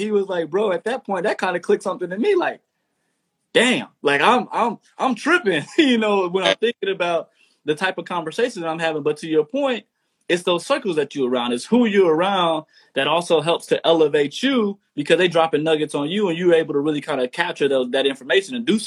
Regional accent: Texas, United States; I'm from the South too, straight out of Texas, straight out of Texas.

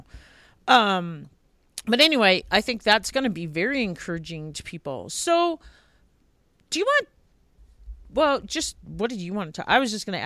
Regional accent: Long Island, New York, United States; Like I grew up on Long Island, so I know, but maybe someone in Texas or New Zealand or something doesn't know.

